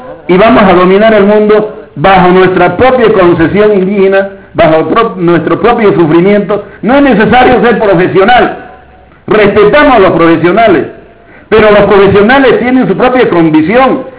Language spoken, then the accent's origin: Spanish; Bolivia; Y en Bolivia nos dimos cuenta, después que nos habíamos peleado tanto entre nosotros